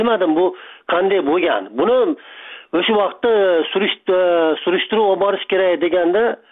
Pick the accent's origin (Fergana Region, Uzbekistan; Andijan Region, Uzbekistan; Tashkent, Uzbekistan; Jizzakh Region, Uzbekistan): Andijan Region, Uzbekistan; Andijan; Aslida men o'zi Andijonda tug'ilganman, Andijonda yashar edim.